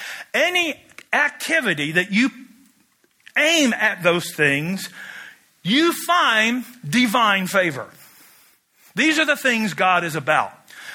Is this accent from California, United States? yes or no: no; Kentucky, United States; Pull up to a guy, and I'm from Kentucky, where smoking is a spiritual gift.